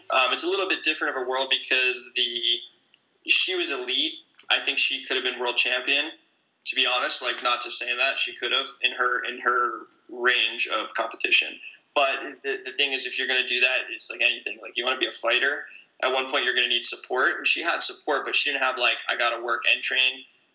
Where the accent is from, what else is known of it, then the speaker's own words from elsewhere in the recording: New Jersey, United States; And I'm from the Jersey Shore.